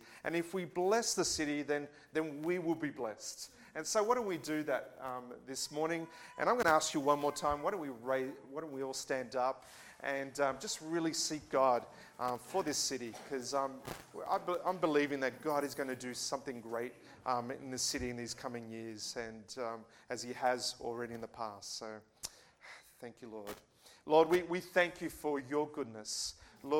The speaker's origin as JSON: {"language": "English", "country": "Australia", "accent": "Australian", "said": "is everyone understanding my Australian accent?"}